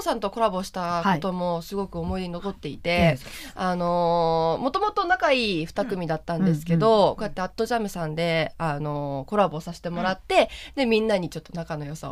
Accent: Mie, Japan; で、はい、で三重出身なので、結構ちょっと関西弁のノリでトークしています。

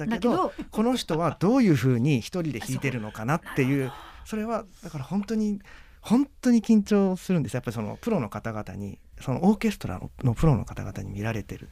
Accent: Hokkaido, Japan; 僕北海道出身なんです。札幌の方に出 て、はい、習ってました。

